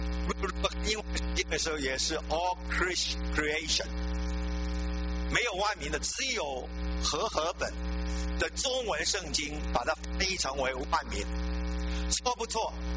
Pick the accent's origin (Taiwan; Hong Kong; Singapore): Hong Kong; moved away; 所以我就跟着总部搬到香港去啊。对我来讲也是一个好事，因为我是归家了吧，因为香港是我的家乡。 但是到了香港的时候，我发现已经离开了30多年